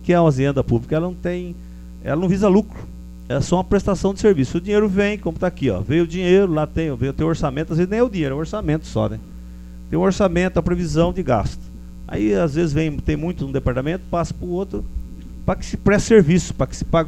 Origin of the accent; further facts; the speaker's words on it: Brazil; nós que somos aqui do Brasil